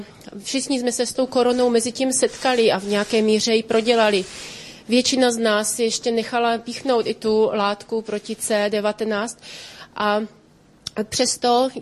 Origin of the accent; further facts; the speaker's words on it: Vysočina Region, Czechia; jsem zdravotní sestra, přijela jsem z Vysočiny.